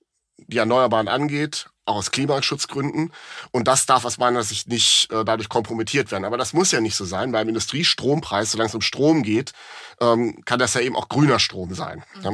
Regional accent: Rhineland, Germany; jetzt bin ich als Rheinländer ja eher Optimist.

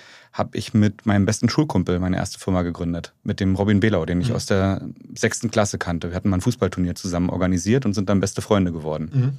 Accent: Strausberg, Brandenburg, Germany; sondern eher bin sehr bodenständig aufgewachsen in Strausberg, was super coole Kindheit war, besten Eltern der Welt, ja.

